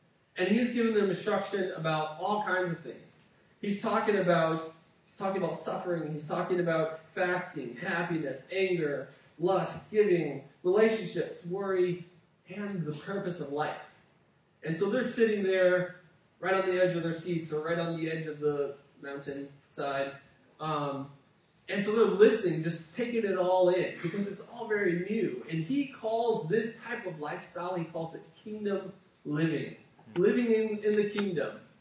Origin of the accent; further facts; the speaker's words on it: Germany; I grew up in Germany, so there's lots of castles there.